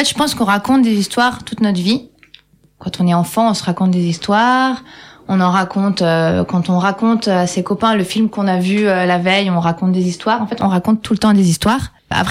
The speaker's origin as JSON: {"language": "French", "town": "Saint-Étienne", "region": "Auvergne-Rhône-Alpes", "country": "France", "said": "j'ai fait une école d'éducateur spécialisé vers Saint-Étienne. C'est là d'où je viens."}